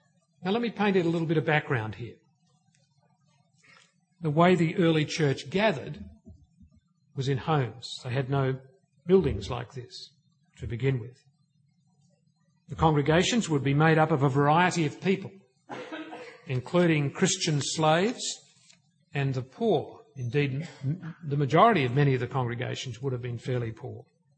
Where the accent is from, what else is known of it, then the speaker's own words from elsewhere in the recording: Australia; I am connected to this state of affairs because I am an Australian.